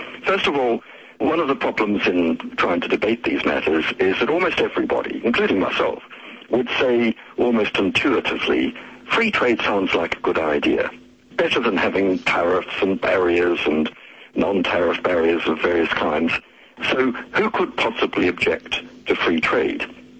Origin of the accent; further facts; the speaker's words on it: New Zealand; moved away as an adult; I am a Kiwi, a sixth generation, very proud Kiwi, and I went over to Britain many years ago when I was a Rhodes Scholar and didn't get around to coming home for quite a long time. But I did come home 18 years ago